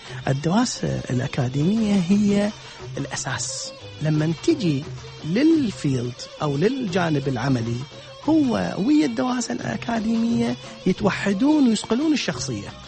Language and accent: Arabic; Iraq; moved away; أنا جت أيام أقول زين طلعت من العراق